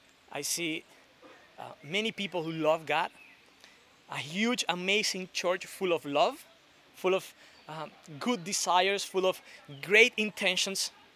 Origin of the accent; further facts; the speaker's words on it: Dominican Republic; English is a second language; My background, I come from Dominican Republic